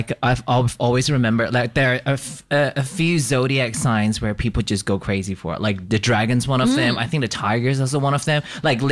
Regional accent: Malaysia; now in Sydney, Australia; in Malaysia where I grew up

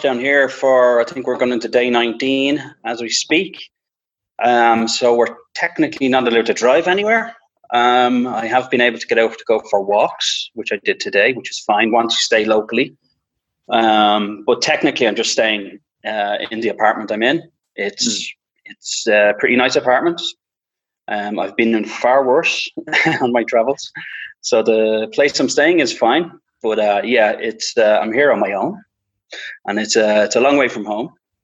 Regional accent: Dublin, Leinster, Ireland; So obviously I'm from Dublin. I mentioned I'm from Sonibatra originally, many, many moons ago.

